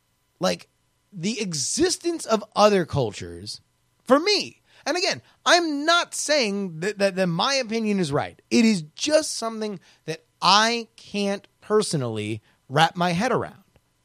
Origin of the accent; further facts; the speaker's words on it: Davie, Florida, United States; I grew up in Fort Lauderdale. I grew up specifically in Davie, Florida. Davie, Florida has a rodeo. It is a pretty white bread place.